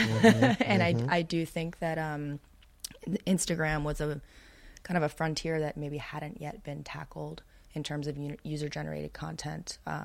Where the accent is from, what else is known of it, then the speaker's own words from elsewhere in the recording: Alexandria, Virginia, United States; So I'm a third generation DC small business owner. And, you know, way before I knew DC culturally, I grew up in Alexandria.